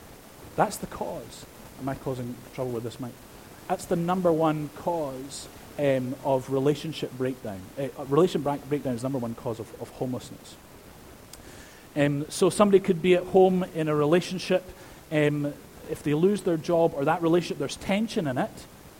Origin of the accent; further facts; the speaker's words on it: Edinburgh, Scotland, United Kingdom; accent: Edinburgh; There are city missions over in Dublin, as far as Edinburgh, where my accent betrays me from, London, New York, Chicago